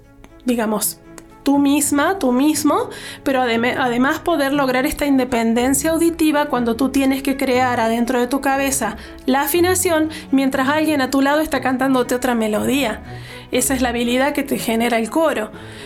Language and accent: Spanish; Córdoba, Argentina; Bueno, yo soy argentina, soy de Córdoba, Argentina